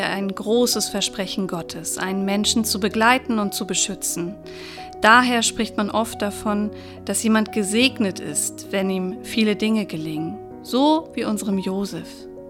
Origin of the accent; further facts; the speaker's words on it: Saxony, Germany; accent: Saxon; now in Hamburg, Germany; uns hört man das ja auch manchmal an, dass wir hier in Hamburg leben. Und ich habe damals diesen Dialekt aus Sachsen eben so doll gesprochen, dass man mich gar nicht verstanden hat.